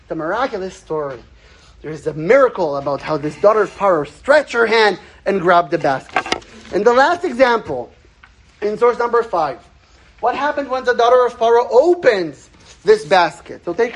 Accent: Israel; first language Hebrew; English is a second language; now in Toronto, Canada; … and I, we were both born and raised in Israel. So Hebrew is our first language, which means that learning Torah in Hebrew, that's natural for us. But when we came to Toronto

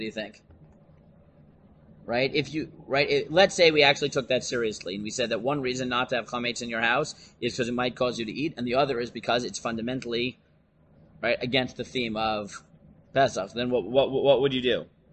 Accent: New York City, New York, United States; now in Efrat, Israel; I grew up in New York. I now live in Efrat. I'm currently in Modi'in.

